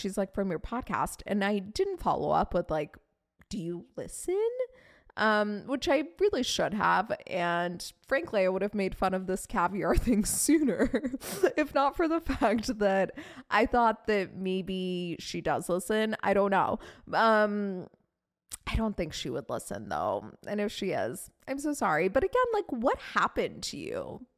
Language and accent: English; Iran; I'm Persian. We're from the Caspian Sea. I grew up eating the best caviar out there, okay?